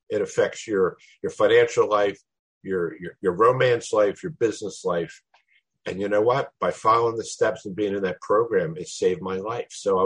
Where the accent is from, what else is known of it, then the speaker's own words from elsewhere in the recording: Florida, United States; I'm from Florida, and I'm really happy to be part of the group.